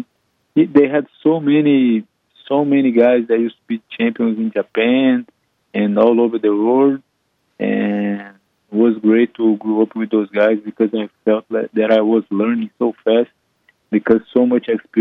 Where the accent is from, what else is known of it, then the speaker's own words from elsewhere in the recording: Brazil; Yeah, I grew up in Brazil